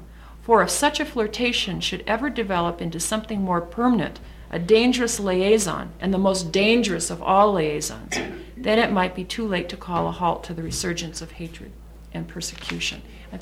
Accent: Minnesota, United States; I'm from Minnesota, and I like Dave Durenberger.

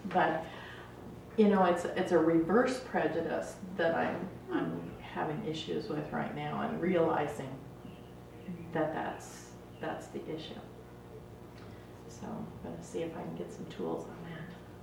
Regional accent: Tacoma, Washington, United States; I'm from Tacoma.

